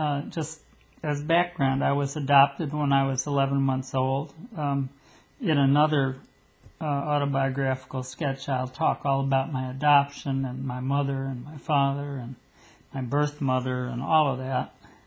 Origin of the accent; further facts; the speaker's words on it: Cleveland, Ohio, United States; also born or lived in Los Angeles; And I came from Los Angeles to Cleveland, Ohio, actually to a house.